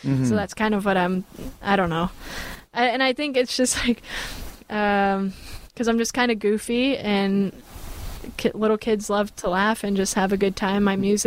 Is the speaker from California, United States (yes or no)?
yes; California, United States; if I choose this one, I have to spell it B-A-Y, because I'm from the Bay Area.